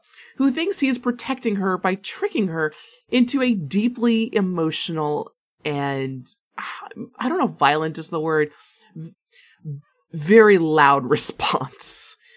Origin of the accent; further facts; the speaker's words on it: Florida, United States; And this is probably because I was raised in Florida, but that's such a special view to me.